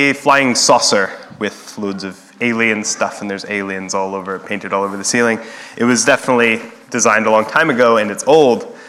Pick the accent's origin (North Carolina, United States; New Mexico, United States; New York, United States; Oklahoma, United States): New Mexico, United States; I'm from New Mexico